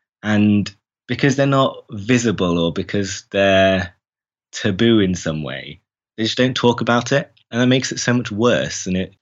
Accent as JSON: {"language": "English", "town": "Lincoln", "region": "East Midlands", "country": "United Kingdom", "tie": "born or raised there", "said": "Well, my dad is a GP, so he has his own practice in Lincoln, which is my hometown."}